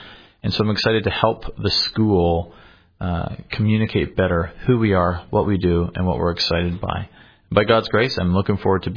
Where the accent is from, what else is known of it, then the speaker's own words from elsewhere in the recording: Canada; accent: Canadian; I grew up in Canada, so you might be able to detect a little bit of a Canadian accent, but some Canadians would say that it's wavering, I'm losing it, but I'm trying to retain some of it